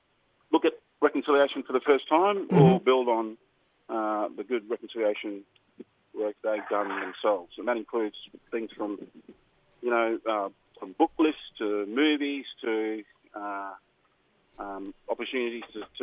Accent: Queensland, Australia; now in Cairns, Australia; I'm from Erib, proud Erib man, of the Mayram tribe. As you say, based in Cairns

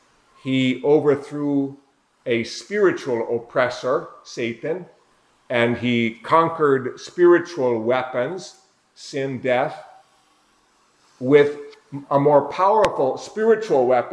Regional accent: United States; Since I'm an American, I connect it to the American Revolution.

